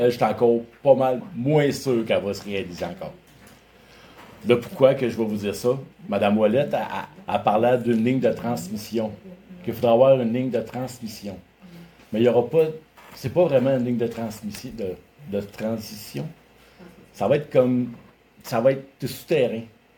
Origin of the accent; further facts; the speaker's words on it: Saint-Herménégilde, Quebec, Canada; j'ai 51 ans. Wow. Je suis natif de Saint-Herménégil, je me suis expatrié à Quatico de 15 ans, puis je suis revenu aux sources. Depuis ce temps-là que je suis ici, puis ma région me tient à cœur.